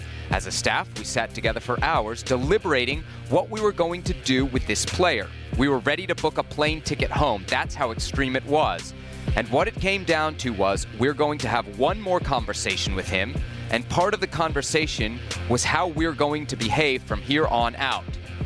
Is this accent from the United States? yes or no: yes; Washington, District of Columbia, United States; The District FC, always representing my hometown of Washington.